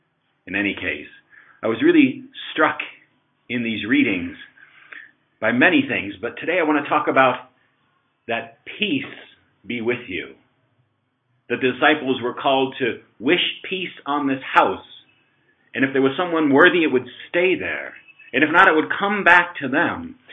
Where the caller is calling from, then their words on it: Kathmandu, Bagmati, Nepal; I'm calling from Nepal, Kathmandu